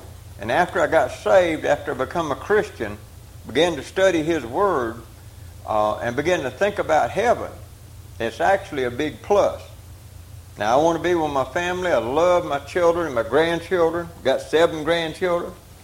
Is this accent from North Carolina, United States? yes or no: no; Georgia, United States; I just like to read out of this one because I'm from South Georgia.